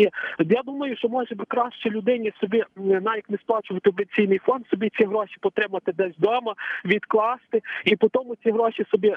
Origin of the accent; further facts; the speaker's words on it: Ivano-Frankivsk Oblast, Ukraine; із Прикарпаття.